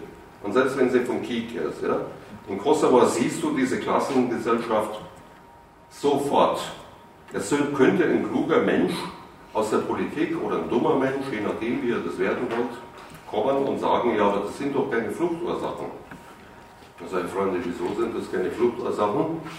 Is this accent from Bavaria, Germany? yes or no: yes; Munich, Bavaria, Germany; Also ich komme aus München